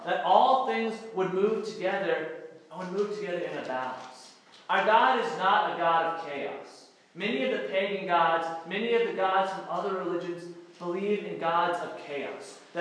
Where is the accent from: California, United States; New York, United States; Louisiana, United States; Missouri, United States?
Louisiana, United States; I'm from Louisiana, so it's very kind of surprising coming to a very desert, very cold place like this.